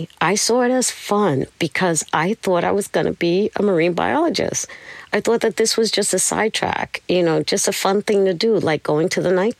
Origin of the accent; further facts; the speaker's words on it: Brooklyn, New York, United States; I said, yeah, I'm from Brooklyn.